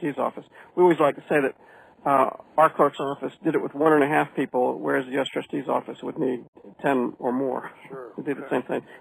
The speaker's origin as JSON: {"language": "English", "town": "New Orleans", "region": "Louisiana", "country": "United States", "tie": "born there", "said": "I was a military brat. My family's been here for hundreds of years, but I was born in New Orleans, and every 2 years, my dad would pick up and we'd move to a different port somewhere."}